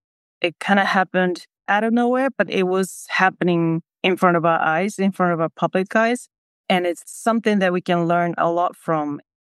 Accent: Japan; now in Los Angeles, United States; I was born and raised in Japan. I've been living in Los Angeles for 20-something years.

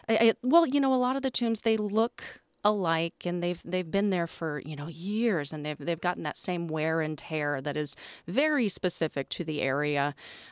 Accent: New Orleans, Louisiana, United States; because I am from New Orleans.

